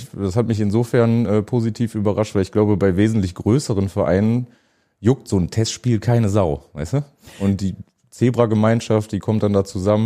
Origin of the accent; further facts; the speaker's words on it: Duisburg, North Rhine-Westphalia, Germany; Ich bin in Duisburg geboren und aufgewachsen